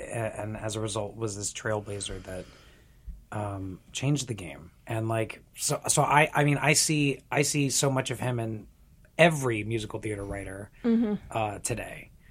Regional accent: Florida, United States; now in New York, United States; I as a mixed race musical theater actor, you know, when I was growing up in Florida. When I was in college in Florida, like there weren't performance opportunities for me.

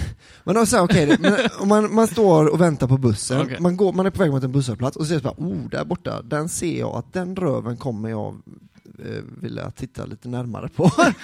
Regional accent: Sweden; och jag är svensk

